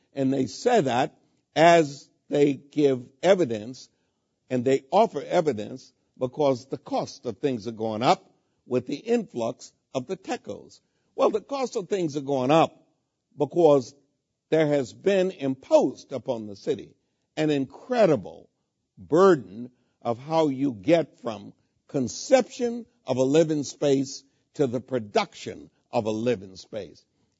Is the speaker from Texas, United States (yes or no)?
yes; Texas, United States; I am an immigrant. I came from Texas, and I came here looking for a better opportunity, and I got a better opportunity.